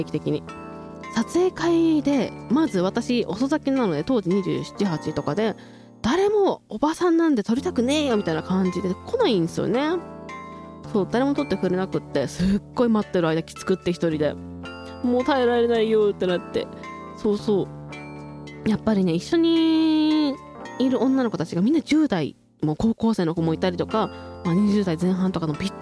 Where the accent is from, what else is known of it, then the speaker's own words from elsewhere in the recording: Mutsu, Aomori, Japan; まず出身地、皆さんもう知ってると思うけど青森県です。青森県むつ市出身です。青森県のむつってどんなとこって、恐山があるところです。三大霊場ですね。